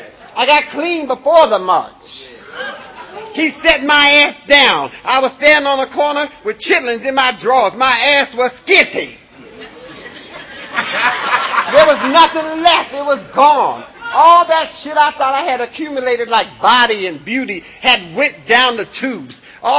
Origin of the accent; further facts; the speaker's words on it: Ohio, United States; I came from Ohio and went to D.C.